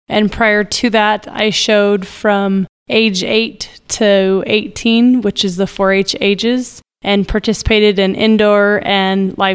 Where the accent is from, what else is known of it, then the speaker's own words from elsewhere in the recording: Mosca, Colorado, United States; So I was born and raised in the Mosca area. Actually … we have a 115-year farm